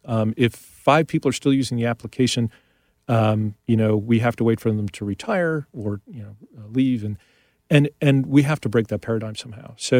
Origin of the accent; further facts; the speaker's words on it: New York, United States; I grew up in New York.